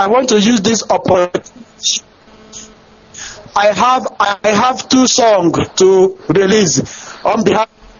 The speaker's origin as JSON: {"language": "English", "town": "Emele", "country": "Nigeria", "lives_now": "Mexico City, Mexico", "said": "I am from Emele, Biafra land, but I'm calling you right away from Mexico City, the PRO of Biafran people in Mexico."}